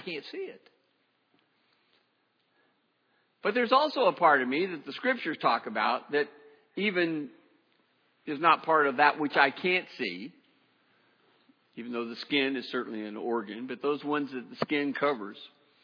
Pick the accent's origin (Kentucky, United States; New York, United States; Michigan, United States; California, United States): California, United States; I'm a Californian, I'm an American